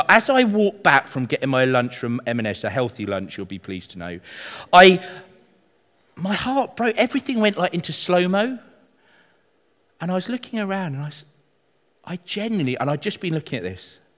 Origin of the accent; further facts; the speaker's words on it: United Kingdom; I'm British.